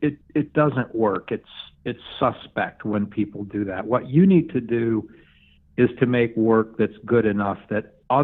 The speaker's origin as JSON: {"language": "English", "region": "New York", "country": "United States", "tie": "born or raised there", "said": "So I grew up in the Borscht Belt Catskills, so very enmeshed in Jewish culture."}